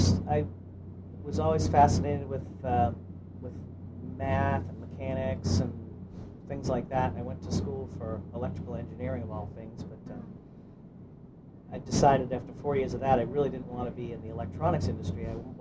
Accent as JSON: {"language": "English", "town": "Paris", "region": "Maine", "country": "United States", "tie": "born or raised there", "said": "It was a nice place to grow up. I grew up on Paris Hill, and it was a nice, close-knit community."}